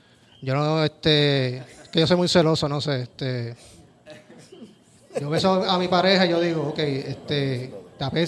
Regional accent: Cidra, Puerto Rico; yo estoy con mi familia y nosotros somos de Sidra

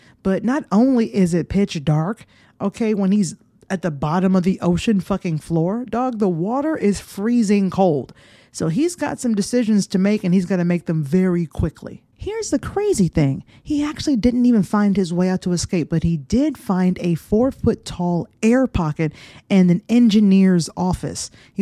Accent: United States; I remember when I went to London as a kid and I was confused. I was like, why do all the signs say toilet? Like, I knew what toilet was, but here in America

